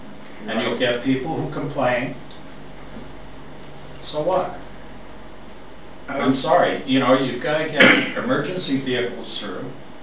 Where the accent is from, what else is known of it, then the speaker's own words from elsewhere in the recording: Northeast, United States; I come from the Northeast. You have a car in the street, it's gone.